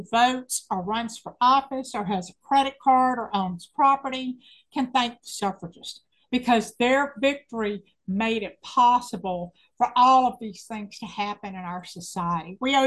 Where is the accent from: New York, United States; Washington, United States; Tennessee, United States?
Tennessee, United States; Nashville; I thought I was going to be a background session player in Nashville because I grew up in Nashville.